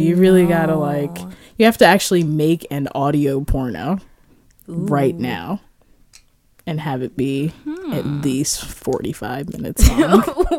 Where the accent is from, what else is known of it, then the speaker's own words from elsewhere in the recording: Jamaica; Yeah, and you would think, hey, we're all Jamaican here. We love mangoes